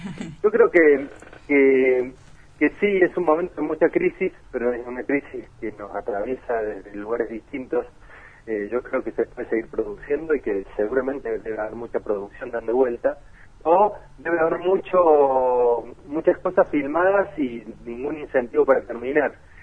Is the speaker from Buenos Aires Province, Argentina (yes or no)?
no; Córdoba, Argentina; now in Buenos Aires, Argentina; No, para nada, inclusive yo soy cordobés.